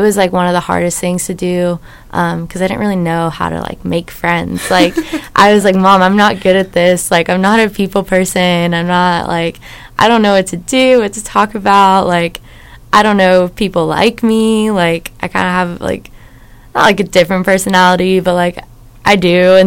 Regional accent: Springdale, Arkansas, United States; So I'm 21 now. Whoop, whoop. I'm from Springdale, Arkansas, which is really close to Fayetteville, if anyone's familiar.

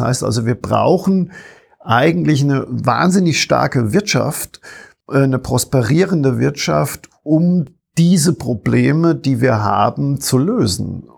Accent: Germany; Ich meine, ich komme aus Deutschland und ich habe noch in meiner Kindheit und Jugend die DDR miterlebt, weil wir Verwandten auch da drüben hatten.

